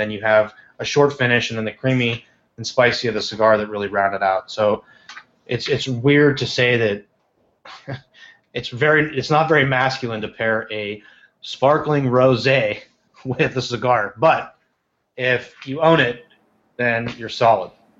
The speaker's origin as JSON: {"language": "English", "region": "Ohio", "country": "United States", "said": "it's like calling me a Californian when I'm from Ohio."}